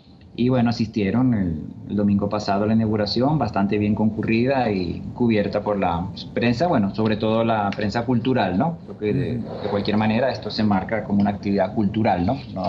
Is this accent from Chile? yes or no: no; Venezuela; como venezolanos que somos